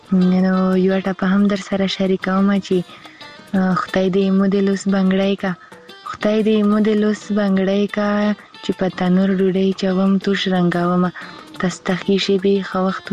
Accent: Khyber Pakhtunkhwa, Pakistan; زه خپیرې له وزیرستان نه یم

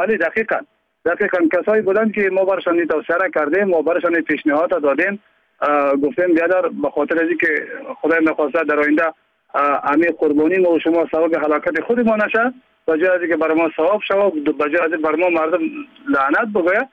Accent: Badakhshan, Afghanistan; ما از بدخشان هستیم.

